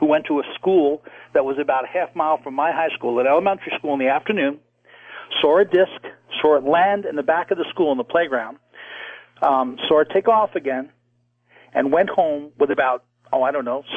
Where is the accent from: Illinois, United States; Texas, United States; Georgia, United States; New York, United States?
New York, United States; Long Island, where I live, I was brought up in Long Island